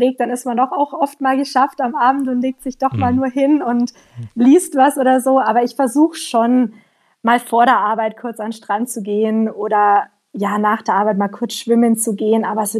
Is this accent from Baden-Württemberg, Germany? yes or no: no; Bavaria, Germany; Ich komme ja auch aus dem Allgäu, ganz unten.